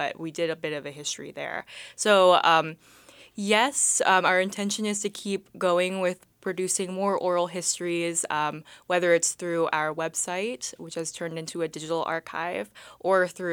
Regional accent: Juneau, Alaska, United States; Now, I'm from Juno, so I didn't have to travel anywhere

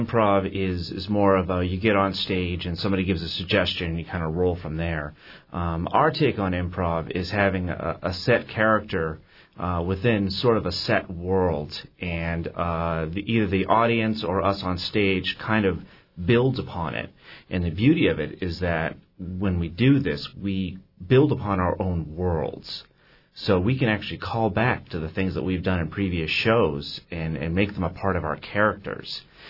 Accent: New England, United States; now in Juneau, United States; I'm from New England originally.

